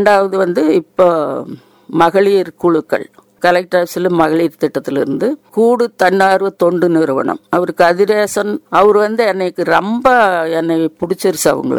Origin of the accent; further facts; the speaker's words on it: Uppilipalayam, Tamil Nadu, India; born there; நான் வந்துங்க சிங்காநல்லூர் பக்கத்துல உப்புலிவளையம், அது நான் பிறந்த ஊரு, கல்யாணம் பண்ணி கொடுத்தது பாப்பநாயக்கம் பாளையம்.